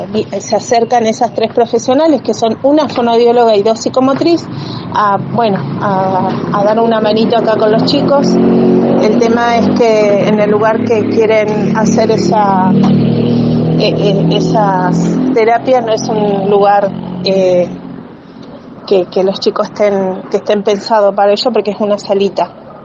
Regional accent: General Roca, Río Negro, Argentina; soy de General Roca.

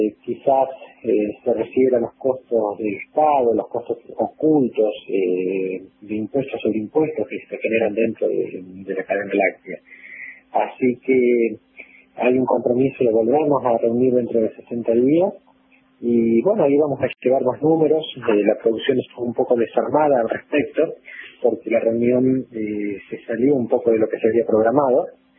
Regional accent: Argentina; somos argentinos

